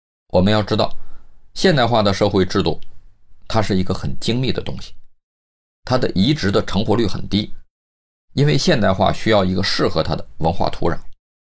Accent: China; 所以我们中国人身上有着儒家的进取精神，每个个体都有强大的竞争能力，每个中国人都是一条龙

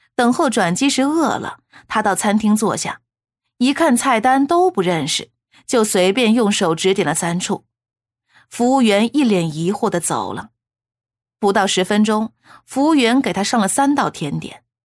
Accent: China; 我们都感到作为中国人在国际上很有面子

